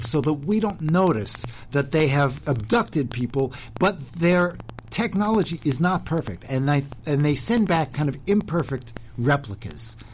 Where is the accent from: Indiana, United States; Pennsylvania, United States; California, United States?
Pennsylvania, United States; Philadelphia; Like, I grew up in Philadelphia, a bunch of Italian people.